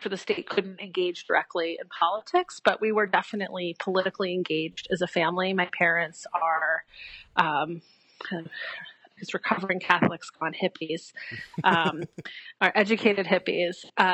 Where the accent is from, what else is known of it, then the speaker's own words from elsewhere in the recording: Pennsylvania, United States; I grew up mostly in Delaware, Montgomery counties. I went to Perkiomen Valley Schools in Montgomery County